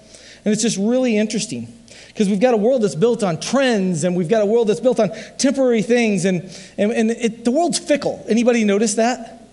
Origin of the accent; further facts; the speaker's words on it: Iowa, United States; but I am from Southeast Iowa, right?